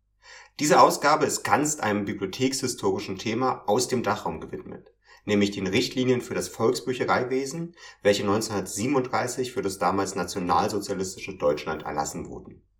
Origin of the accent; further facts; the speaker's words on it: Switzerland; Ich spreche in dem Vortrag aber als Schweizer zu anderen SchweizerInnen.